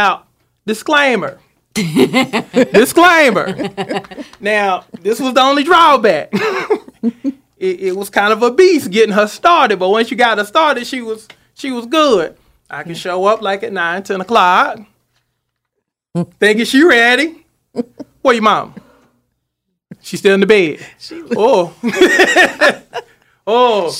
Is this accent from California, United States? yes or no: no; Seneca, South Carolina, United States; I was like, you know I'm from Seneca, South Carolina, so it's kind of like home. I'm like, she reminds me of people from my hometown.